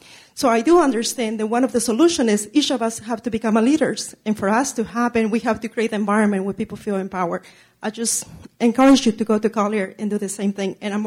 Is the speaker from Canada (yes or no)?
no; Mexico; now in United States; I'm a social worker. I moved from Mexico in 1995, and you are definitely an Orgullo Latino, and I follow most of you.